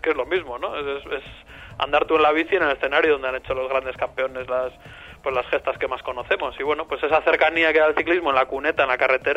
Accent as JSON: {"language": "Spanish", "town": "San Sebastián", "region": "Basque Country", "country": "Spain", "said": "Yo soy de San Sebastián, aquí llueve mucho"}